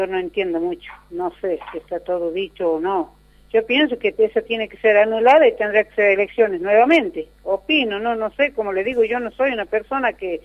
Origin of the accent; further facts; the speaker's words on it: San Antonio de los Cobres, Salta, Argentina; now in Rosario de Lerma, Argentina; Yo estoy ahora en Rosario de Lerma, pero yo realmente soy de San Antonio de los Cobres.